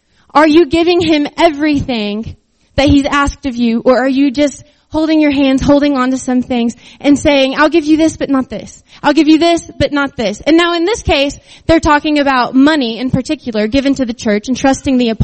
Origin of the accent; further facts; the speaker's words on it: West Virginia, United States; Well, I was raised in West Virginia. I should not be scared of bugs the way that I am.